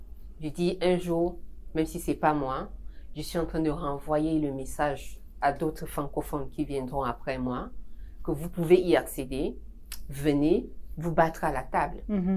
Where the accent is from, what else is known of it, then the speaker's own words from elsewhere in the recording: Cameroon; also born or lived in Congo; je suis camerounaise, je viens du Congo.